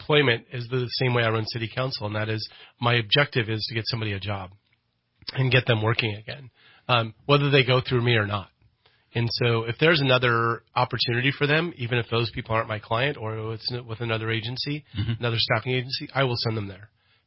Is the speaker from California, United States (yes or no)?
yes; Anderson, California, United States; Anderson, California, actually.